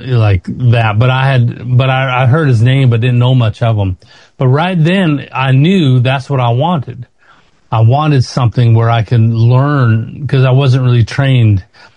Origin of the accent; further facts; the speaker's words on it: Canada; because as Canadian, you're allowed 6 months.